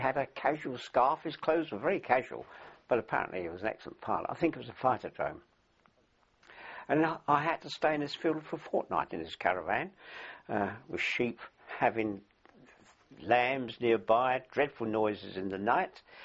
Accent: New Cross, London, United Kingdom; born there; That was in New Cross. I was born in New Cross, South East London.

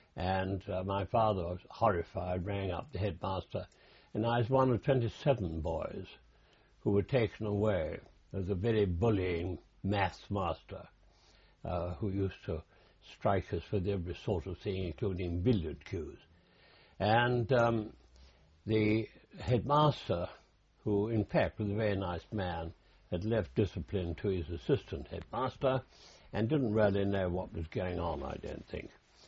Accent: London, United Kingdom; born there; I was born in London.

